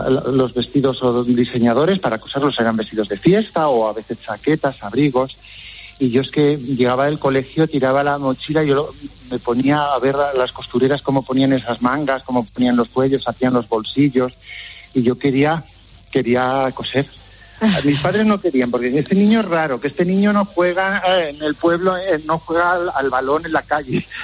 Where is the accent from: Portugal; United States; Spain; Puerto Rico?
Spain; Miguel Esteban, Castilla-La Mancha; Sí, bueno, mira, Miguel Esteban es mi pueblo. Es un pueblo de mucha tradición de confección.